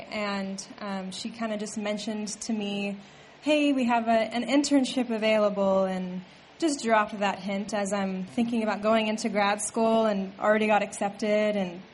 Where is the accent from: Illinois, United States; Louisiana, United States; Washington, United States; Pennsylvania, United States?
Washington, United States; Seattle; moved away as an adult; I'm from Seattle originally, but I moved down here in 2010 after I graduated to go to NCU.